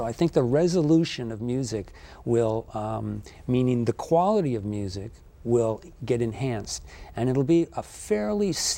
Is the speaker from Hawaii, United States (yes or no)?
yes; Hawaii, United States; my great-grandfather was an ukulele player from Kealakekua. We're from the Big Island.